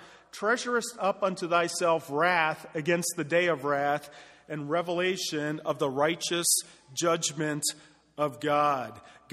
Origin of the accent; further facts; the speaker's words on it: Philadelphia, Pennsylvania, United States; you know, I'm from Philadelphia, Rocky.